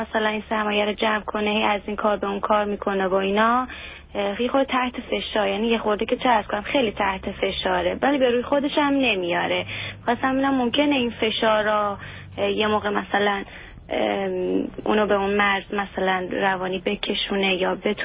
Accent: Iran; moved away; ما از ایران اصلا برای این اومدیم که بیاد اینجا

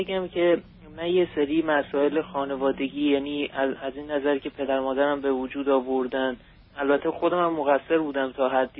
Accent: Iran; moved away; چه از ایران و موقعی که اومدیم اینجا، الان حدود دو سال میشه ما اومدیم اینجا.

